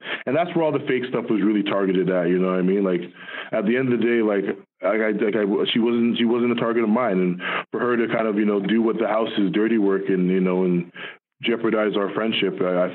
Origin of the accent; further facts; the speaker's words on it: Toronto, Ontario, Canada; I'm from Toronto.